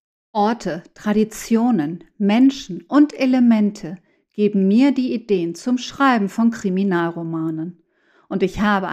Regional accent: Mexico; Dinge und Ereignisse, die mich in meiner Heimat Mexiko geprägt haben

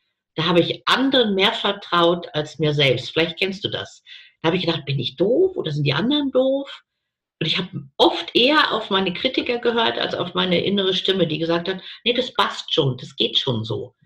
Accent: Bavaria, Germany; bei uns in Bayern sagt man, die scheißen sie nix.

